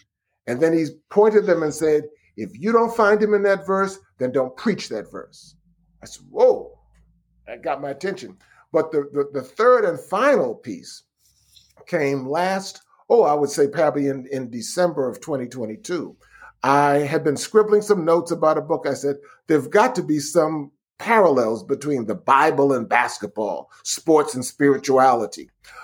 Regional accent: Massachusetts, United States; I mean, I'm from Massachusetts. I mean, I'm a New Englander, you know, like you are now.

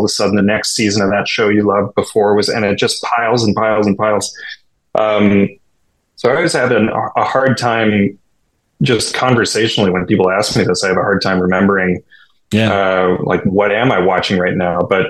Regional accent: Minneapolis, Minnesota, United States; Oh, yeah. That was The Simpsons for sure.

